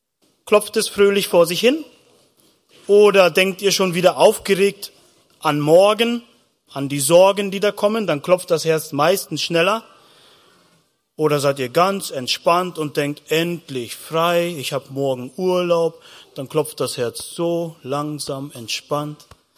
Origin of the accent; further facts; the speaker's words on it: Northern Germany, Germany; now in Austria; oder wir sind mittlerweile 14 Jahre in Österreich. Ich traue mich immer noch nicht Skifahren. Ich komme halt aus dem Norden Deutschlands